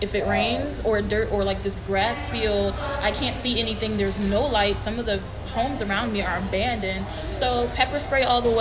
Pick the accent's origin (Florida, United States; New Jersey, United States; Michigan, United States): Michigan, United States; Detroit; I grew up in Detroit. Born and raised, went to McKenzie High School, which is no longer existent.